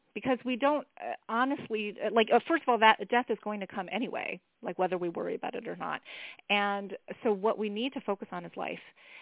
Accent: United States; the real truth, though, is that I'm an American adult, and I can change and grow and be whoever the heck I want.

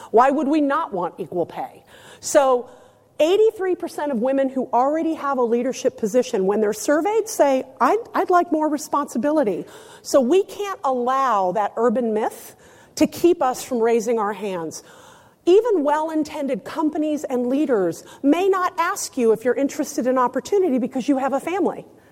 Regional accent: San Diego, California, United States; also born or lived in Naples, Italy; I was born in Naples, Italy, to an Italian mother who was from Castiglione del Lago, Italy, which is in Umbria. And my father was born in Boston, was an American citizen in the United States Navy. He met my mother there, and we relocated with the family to San Diego

